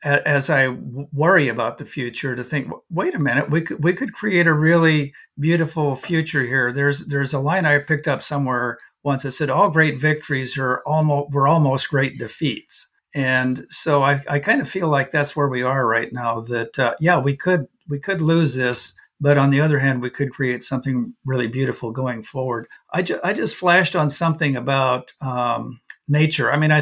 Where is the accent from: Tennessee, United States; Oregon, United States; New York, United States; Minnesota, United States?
Oregon, United States; I grew up in Southern Oregon, way South Oregon, down near Medford, Oregon, and that was logging country.